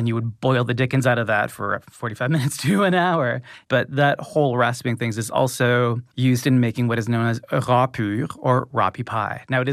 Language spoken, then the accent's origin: English; the Maritimes, Canada; Poutine râpé is when the Acadians came back to what is now the area where I grew up in the Canadian Maritimes.